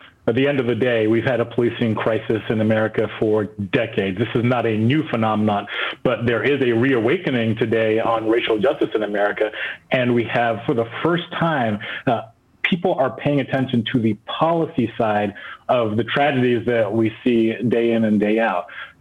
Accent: England, United Kingdom; now in United States; I was a kid growing up in England

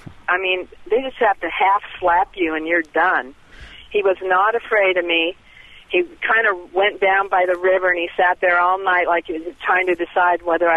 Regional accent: Montana, United States; moved away as an adult; now in Virginia, United States; Yeah, I've had some amazing experiences with bears, and I grew up in Montana, and they're relatively well-known and common, you know, anywhere around there.

